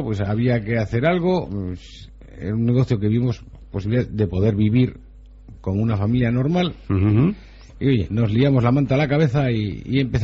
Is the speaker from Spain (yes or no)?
yes; Falces, Navarre, Spain; yo vengo de del pueblo de Falces